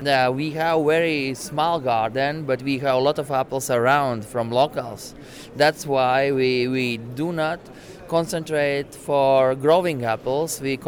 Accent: Latvia; English is a second language; I'm from Latvia, and our cider firm is Murbūdu Sidra Darītava. We live in Riga

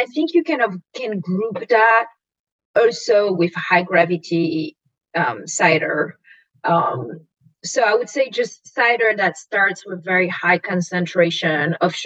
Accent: France; English is a second language; I'm not from Britain, so I know.

